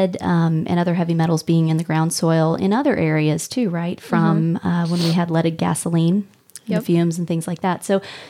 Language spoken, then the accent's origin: English; Bonne Terre, Missouri, United States; I'm from St. Francis County. I mm-hmm. grew up in Bon Terre, Missouri, right over a lead mine.